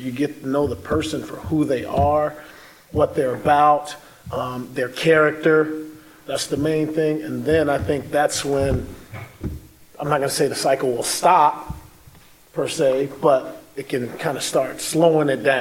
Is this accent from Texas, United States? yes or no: no; Las Vegas, Nevada, United States; I'm originally from Las Vegas, so you guys see a lot of stuff on TV that happens in Las Vegas.